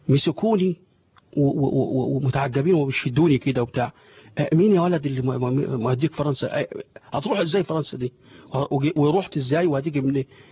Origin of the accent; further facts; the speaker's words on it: Beni Suef, Beni Suef Governorate, Egypt; أنا من بني سويف وجاي أسأل حضرتك هتودوني فين في رمضان